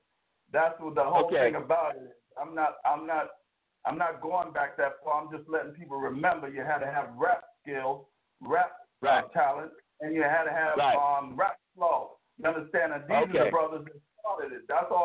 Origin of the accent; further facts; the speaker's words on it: San Francisco, California, United States; from San Francisco.